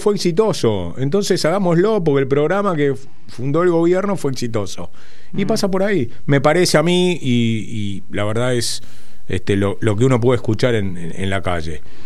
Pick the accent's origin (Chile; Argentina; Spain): Argentina; sobre todo porque somos argentinos y todos encontraríamos la vuelta.